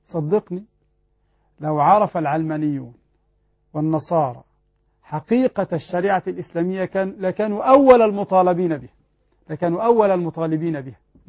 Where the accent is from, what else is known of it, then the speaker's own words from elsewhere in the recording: Egypt; السودان البلد المجاور لنا، عندنا في مصر هنا